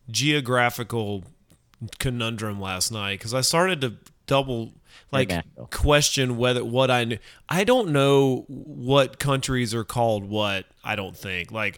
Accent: England, United Kingdom; and I'm an English person

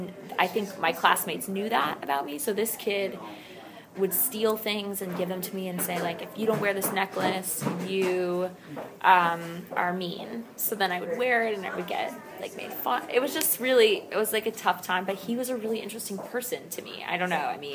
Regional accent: Connecticut, United States; but the truth is that I'm from Connecticut and I have a very lovely family.

